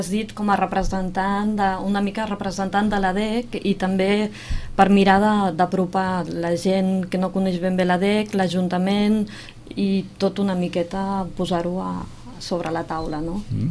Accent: Sitges, Catalonia, Spain; jo sóc de Sitges

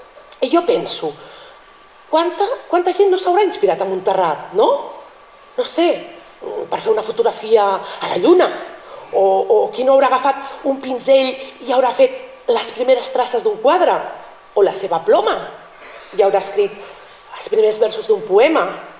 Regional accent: Sitges, Catalonia, Spain; I jo em sento molt orgullosa de poder dir que això es fa al meu poble.

